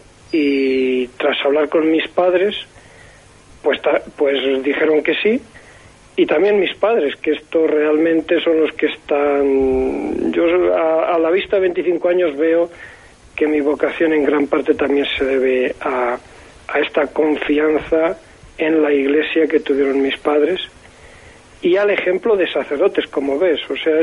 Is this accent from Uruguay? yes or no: no; Madrona, Castile and León, Spain; also born or lived in Segovia; soy natural de Madrona. Y Madrona hace 50 años pues era un pueblo, y me imagino que sigue siendo muy religioso